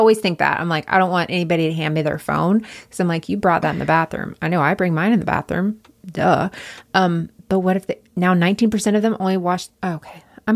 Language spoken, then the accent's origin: English; United States; So I was making that guess based on me as that American that I always want French fries.